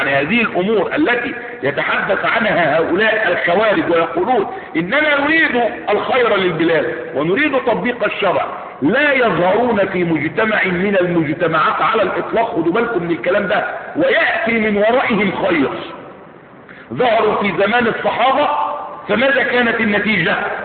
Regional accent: Egypt; بلادنا مصر

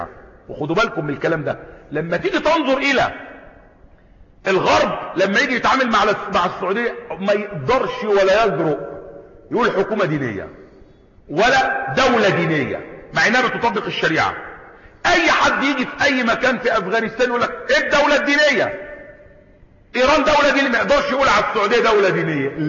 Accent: Egypt; وذلك الكلام ده لو كان حدث عندنا في مصر ايام ما قامت الدعوة الاخوانية في الاربعينات

